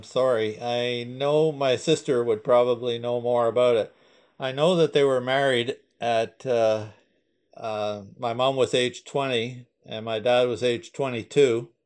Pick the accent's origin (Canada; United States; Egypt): Canada; Ottawa, Ontario; Growing up in Ottawa, that was, you know, kind of a natural occupation.